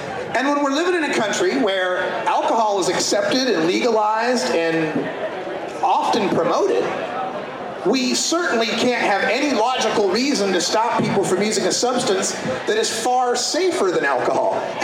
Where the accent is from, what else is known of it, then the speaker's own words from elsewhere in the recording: Portland, Oregon, United States; I'm from Portland, Oregon. There are 9 different pot shops on the boulevard where I live.